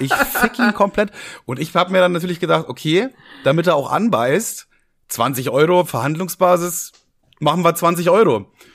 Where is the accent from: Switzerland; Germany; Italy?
Germany; Braunschweig, Lower Saxony; Er kam aus Salzgitter und ich komme aus Braunschweig. Das ist echt nicht weit voneinander entfernt so.